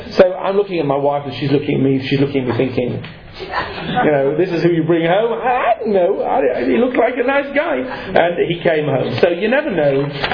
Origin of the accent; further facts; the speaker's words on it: England, United Kingdom; I'm not very good at this. I'm English, you see.